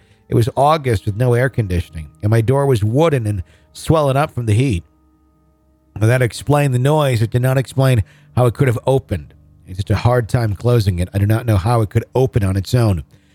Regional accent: Wisconsin, United States; Could I do it because I'm from Wisconsin?

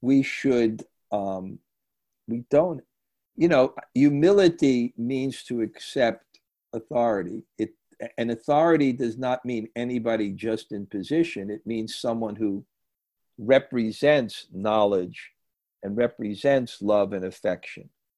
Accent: India; And that's why I like growing up in India, because I could actually see it.

